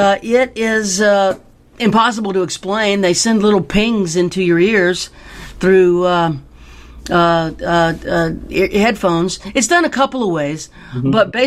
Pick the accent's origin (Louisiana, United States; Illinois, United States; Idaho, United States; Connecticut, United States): Louisiana, United States; New Orleans; I said that because I was giving the audience credentials that I am from New Orleans.